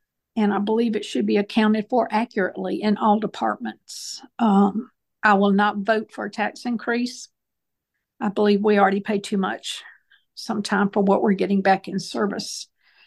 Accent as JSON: {"language": "English", "town": "Augusta", "region": "Georgia", "country": "United States", "tie": "born or raised there", "said": "I grew up in the Vineland Park myself, where I was when I was a child, and I just think every area in Augusta"}